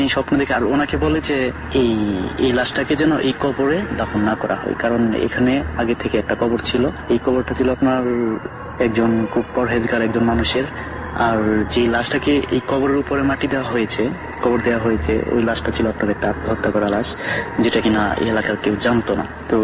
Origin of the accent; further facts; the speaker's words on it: Kishoreganj, Dhaka Division, Bangladesh; now in Iraq; আমার বাড়ি কিশোরগঞ্জ জেলার গোছিহাটা গ্রামে, আর বর্তমানে আমি ইরাকের কুর্দিস্তানে থাকি।